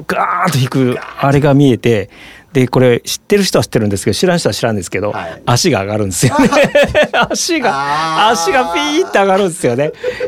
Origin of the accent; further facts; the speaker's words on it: Nara, Japan; born there; now in Nagoya, Japan; まあ私は今名古屋に住んでるんですけど、生まれは奈良なんで